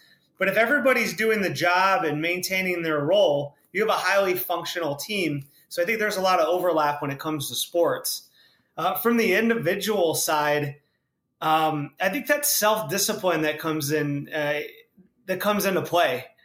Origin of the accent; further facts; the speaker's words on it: Cleveland, Ohio, United States; born there; So I was born in Cleveland, Ohio.